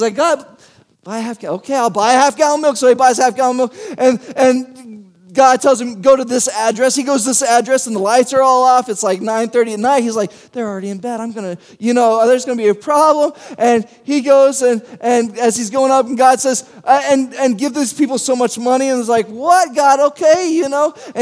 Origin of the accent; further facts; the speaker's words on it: United States; I didn't take Spanish in high school because I thought, I'm American, I only need to speak English.